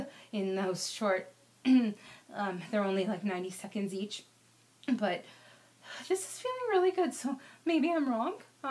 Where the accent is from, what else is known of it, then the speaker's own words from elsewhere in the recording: Canada; So I'm Canadian, so I will obviously do our national anthem